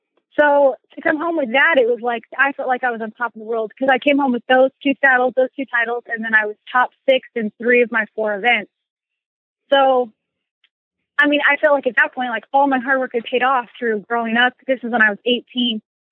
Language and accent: English; California, United States; born there; Okay, so I was born in California, and my dad, he was a Major League Baseball player